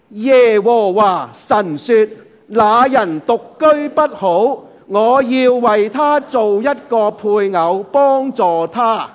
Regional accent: China; 我哋中国人

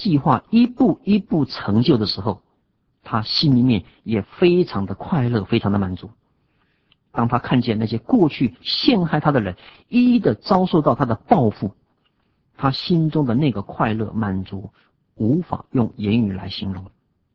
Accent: China; 的确，我们中国人有讲话，君子报仇三年不晚，有仇不报非君子。

